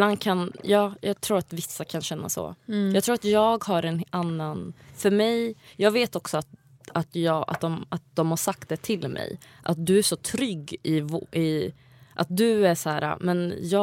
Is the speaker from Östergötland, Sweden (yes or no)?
no; Värmland, Sweden; Jag är från Värmland.